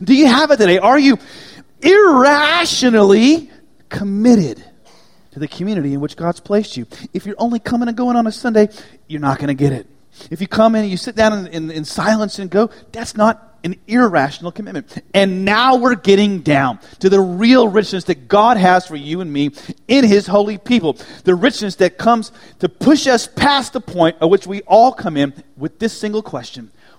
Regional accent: Dallas, Texas, United States; moved away as an adult; I moved to Houston from the Dallas area.

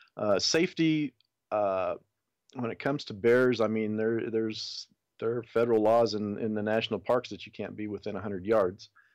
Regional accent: Kansas, United States; also born or lived in Nebraska; I grew up in Kansas, and Kansas and Nebraska.

